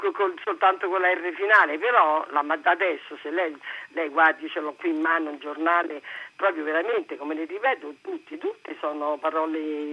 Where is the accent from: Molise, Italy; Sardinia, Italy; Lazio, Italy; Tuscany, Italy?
Lazio, Italy; Rome; Non molto. Sono romana.